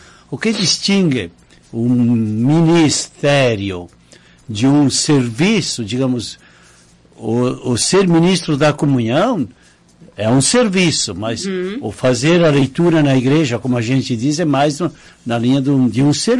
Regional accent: Nova Roma do Sul, Rio Grande do Sul, Brazil; Nova Roma do Sul.

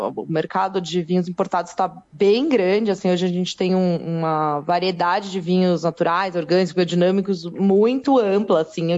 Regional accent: São Paulo, Brazil; Olha, eu moro no sul, né? Mas eu sou de São Paulo

